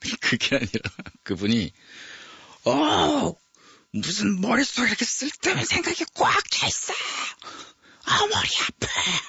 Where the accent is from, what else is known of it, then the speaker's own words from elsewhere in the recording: South Korea; born there; 나는 지금 이 시대에 대한민국에서 태어난 거 좀 힘들어.